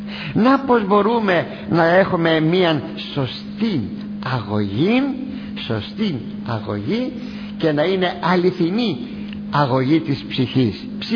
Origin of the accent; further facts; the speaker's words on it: Attica, Greece; Είμαι από την Αττική.